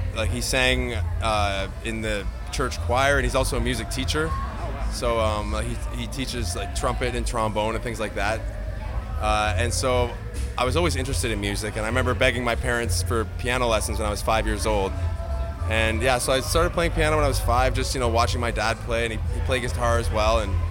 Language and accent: English; Montreal, Quebec, Canada; We're from Montreal.